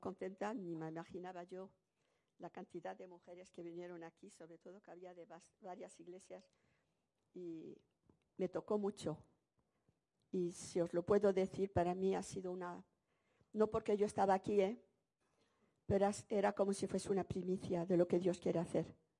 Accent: Spain; now in Switzerland; soy española y estoy yo en Suiza

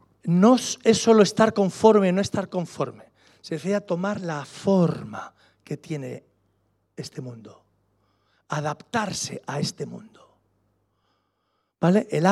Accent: Spain; nosotros, los españoles, no es que nosotros lo... Es que así lo hacemos en mi tierra.

